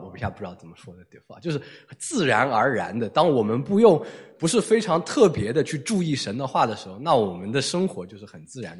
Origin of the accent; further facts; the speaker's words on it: China; 我们中国人喜欢讲一个话